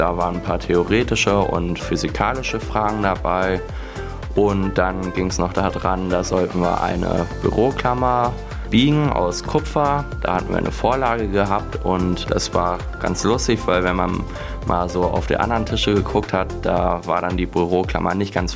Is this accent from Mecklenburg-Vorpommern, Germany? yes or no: no; Strothe, Hesse, Germany; Ich komme aus Strothe